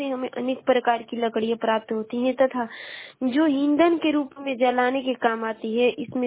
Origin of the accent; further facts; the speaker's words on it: Uttar Pradesh, India; उन्हें बलिया जिले की निवासी हूँ।